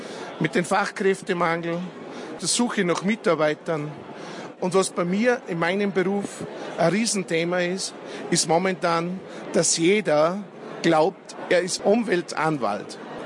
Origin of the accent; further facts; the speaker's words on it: Krispl, Salzburg, Austria; Ja, natürlich bin ich am liebsten in Grispelgeisau in meiner Heimatgemeinde.